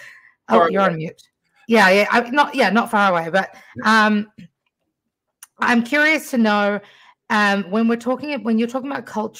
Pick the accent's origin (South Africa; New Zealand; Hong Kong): New Zealand; I grew up in New Zealand, and I'm a very multicultural human being, being Fijian, American, Persian, Kiwi, and, you know, obviously American, you know, Norwegian as well